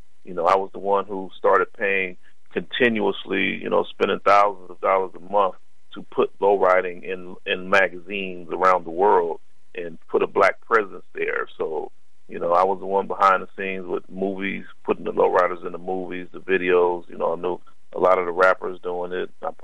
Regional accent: Compton, California, United States; I grew up in Compton, California

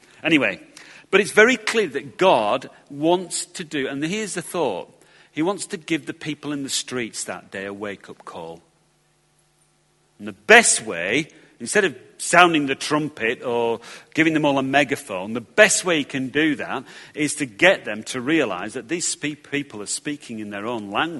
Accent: England, United Kingdom; I'm English.

